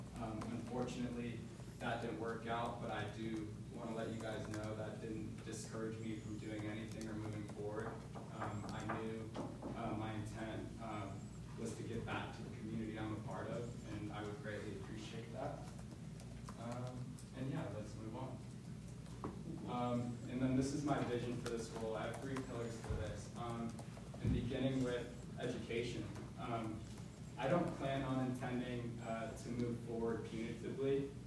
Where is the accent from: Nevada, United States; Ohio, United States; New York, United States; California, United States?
Nevada, United States; Las Vegas; Like I said, born and raised in Vegas